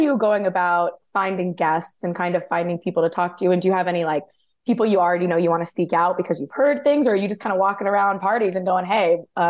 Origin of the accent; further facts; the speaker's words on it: Westfield, New Jersey, United States; I'm from Westfield